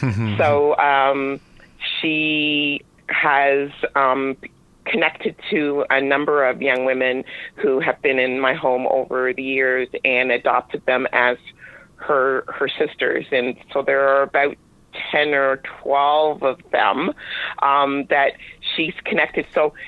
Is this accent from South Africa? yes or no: no; Canada; also born or lived in England; I was raised here. We came to Canada from England, but my parents were originally, my grandmother was in Antigua.